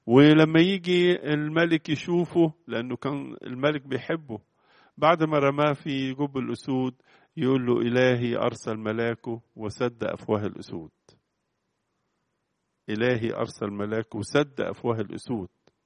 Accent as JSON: {"language": "Arabic", "country": "Egypt", "said": "حتى من التعبير الشعبية اللي عندنا في مصر هنا"}